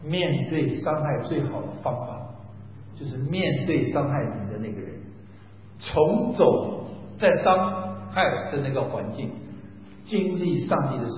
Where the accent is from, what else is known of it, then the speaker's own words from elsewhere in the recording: Taiwan; also born or lived in China; 我是在国内出生，去台湾长大